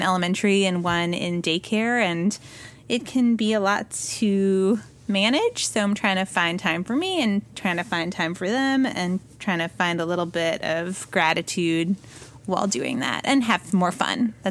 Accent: Long Island, New York, United States; now in Virginia, United States; And I'm from Long Island, but I've been living in Virginia long enough to feel that it is my home.

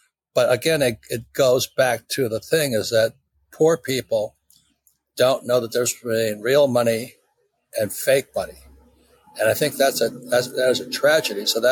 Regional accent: Hawaii, United States; So in 1964, I was like 18 years old or 17 years old growing up in Hawaii.

